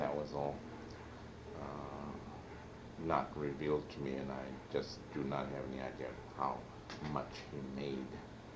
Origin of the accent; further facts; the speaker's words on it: Butte, Montana, United States; born there; now in Beverly Hills, United States; I was born in Butte, Montana, on September 13th, 1919.